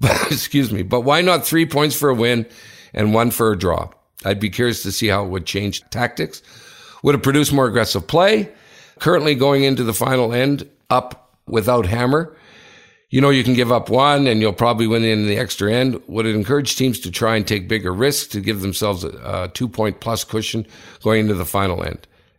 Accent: United Kingdom; now in Switzerland; As a British guy living in Switzerland

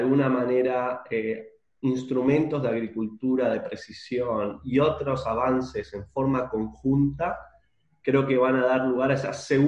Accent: Argentina; En Argentina, el productor tiene que ser más cuidadoso en lo financiero por las dificultades que tiene nuestro país en términos económicos.

